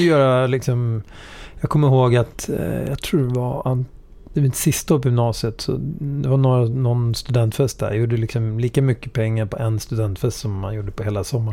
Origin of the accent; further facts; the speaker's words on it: Södertälje, Stockholm County, Sweden; Jag är född och uppvuxen i Södertälje. Växte upp med en väldigt härlig, mycket kärlek i familjen. Och var mycket i Ungern. Mina föräldrar kommer från Ungern ursprungligen.